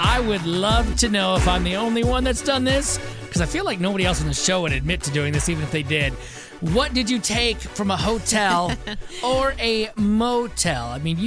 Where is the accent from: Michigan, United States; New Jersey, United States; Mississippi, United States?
Michigan, United States; nothing like a dumb story out of my home state of Michigan. This happened in the west side at a place called Newaygo County, but this is the western part of Michigan.